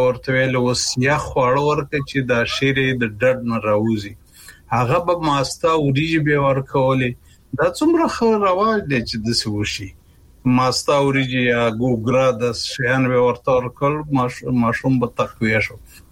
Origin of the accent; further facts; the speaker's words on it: Kunar, Afghanistan; زمونږ په محیط کې چې زه په کنړ کې لوی شوی یم